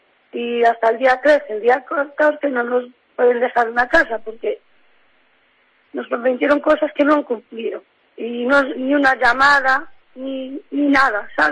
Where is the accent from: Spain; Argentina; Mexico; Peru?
Spain; Ferrol, Galicia; porque soy de Ferrol, somos de Ferrol